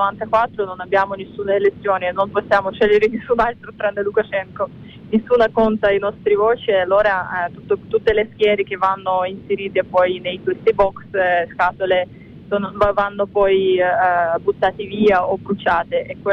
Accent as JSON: {"language": "Italian", "country": "Belarus", "second_language": "Italian", "said": "il mio paese ormai è diventato un paese prigione, lo posso chiamare solo così"}